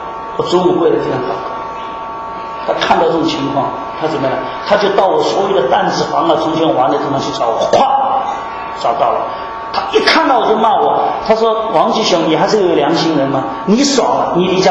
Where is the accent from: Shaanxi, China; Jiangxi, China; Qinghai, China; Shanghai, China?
Shanghai, China; 我也从上海来